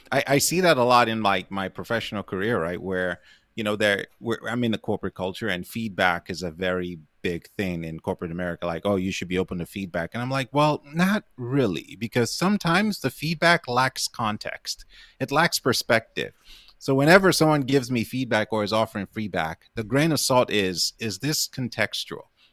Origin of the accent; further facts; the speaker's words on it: Lagos, Nigeria; born there; Yeah, I was born in Lagos, Nigeria.